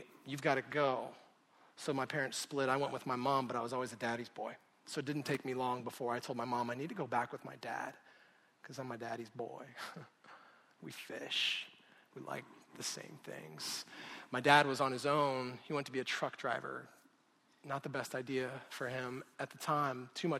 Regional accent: Show Low, Arizona, United States; I grew up in Sholo, Arizona for the first 5 years.

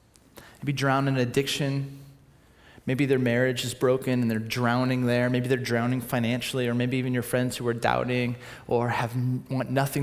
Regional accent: California, United States; my friends growing up in Southern California who were lifeguards

